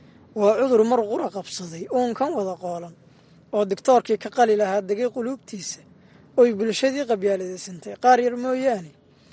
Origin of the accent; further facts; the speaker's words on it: Gidheys, Galguduud, Somalia; Aniga waxaan ku dhashay tuulo la yiraahdo Gidheys oo u dhow deegaanka amase aan iraahday degmada Cadaado. Halkaas waan ku soo qaatay dugsiga hoose dhexe sare, dugsiga hoose dhexe aan ku soo qaatay Gidheys, sidoo kale dugsiga sare waxaan uga soo baxay degmada Cadaado.